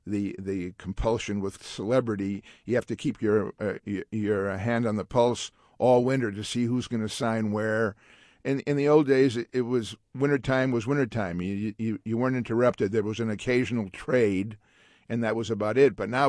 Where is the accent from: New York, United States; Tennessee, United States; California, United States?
California, United States; San Francisco; I mean, I grew up in San Francisco. I wanted to stay around here